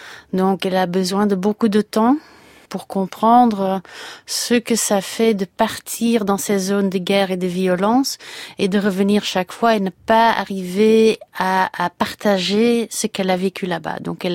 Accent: Belgium; moi je suis occidentale, je suis belge

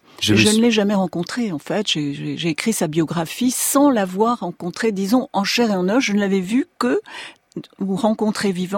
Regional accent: south of France, France; accent: Southern French; d'origine, mon accent catalan, cet accent qu'avait tous les membres de ma famille, mon père, ma mère. Cet accent a disparu dans mes études au contact des jeunes filles parisiennes qui se moquaient de mon accent du Sud.

